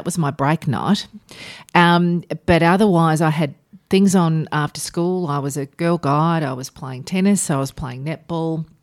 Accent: Geelong, Victoria, Australia; Well, I was born in Baxter House in Geelong, as many of us were, and I did my early formative years growing up in Geelong and in Herne Hill specifically.

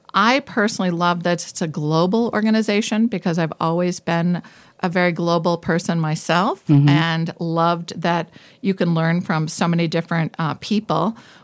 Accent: Iowa, United States; moved away as an adult; also born or lived in Boulder, United States / London, United Kingdom / New York City, United States; now in Minneapolis, United States; I always start with, I was raised in Iowa. And raised by two entrepreneurs.

